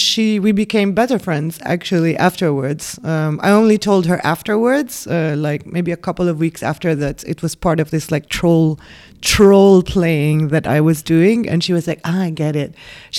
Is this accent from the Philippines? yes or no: yes; Philippines; getting very good at attack, which is something that you're not really encouraged to do, especially as a Filipino woman.